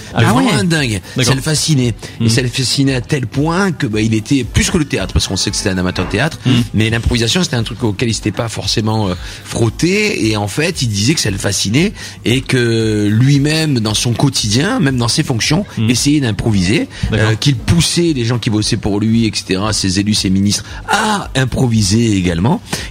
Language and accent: French; Marseille, Provence-Alpes-Côte d'Azur, France; Là, on est arrivé de chez nous, de Marseille.